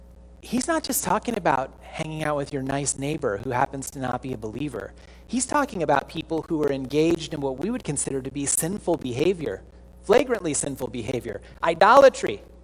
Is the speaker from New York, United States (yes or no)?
no; California, United States; I grew up in California. It's very different there in terms of church going.